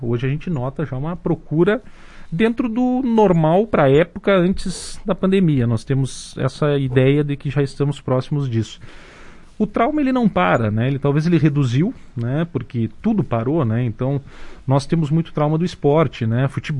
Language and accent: Portuguese; Dom Pedrito, Rio Grande do Sul, Brazil; also born or lived in Passo Fundo; em Dom Pedrito, minha cidade natal, me mandaram para lá para pagar um ano de quartel